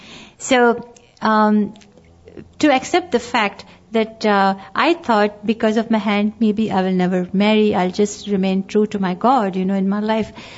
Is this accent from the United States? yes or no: no; India; born there; we are actually Sindhi Hindus, my family, and they lived in Pakistan. I was born in India, but they lived in Pakistan.